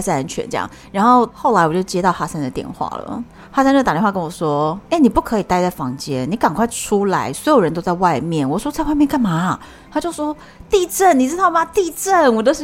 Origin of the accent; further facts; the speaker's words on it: Taiwan; 所以以我们台湾人常常